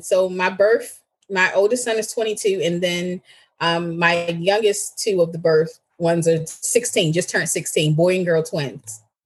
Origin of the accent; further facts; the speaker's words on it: Baltimore, Maryland, United States; I love seafood. I'm from Baltimore. Born and raised, we can eat seafood every day, all day.